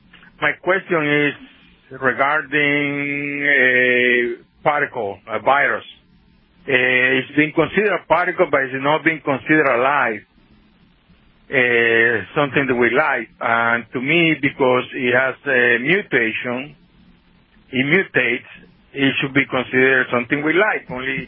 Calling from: Miami, Florida, United States; I'm calling from Miami, Florida

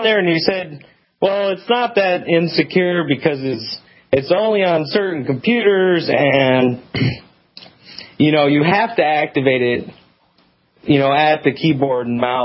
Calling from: Branson, Missouri, United States; I'm calling from Branson, Missouri.

